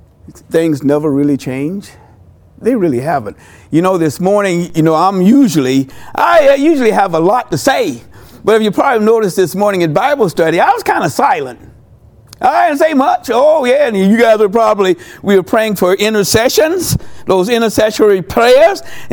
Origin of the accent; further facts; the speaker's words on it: Florida, United States; I grew up in South Florida. There is no snow in South Florida.